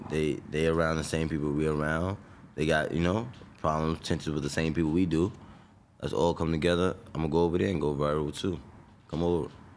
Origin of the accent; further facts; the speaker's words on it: Brownsville, New York, United States; See, I'm from Brownsville.